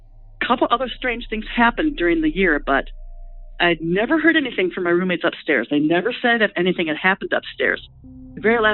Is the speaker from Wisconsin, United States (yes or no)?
yes; Madison, Wisconsin, United States; I'm from Madison, Wisconsin.